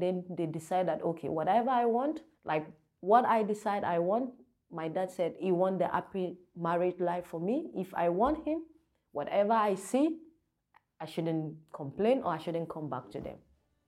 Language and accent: English; Ghana; English is a second language; moved away as an adult; now in Denmark; I'm 32 years old. I'm from Ghana. My mom, she's from Nigeria, and my dad is from Ghana.